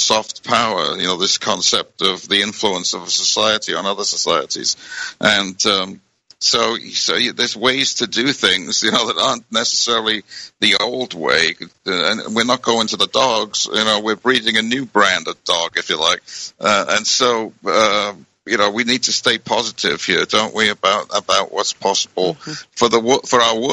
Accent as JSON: {"language": "English", "country": "United Kingdom", "tie": "born or raised there", "said": "I grew up in Britain"}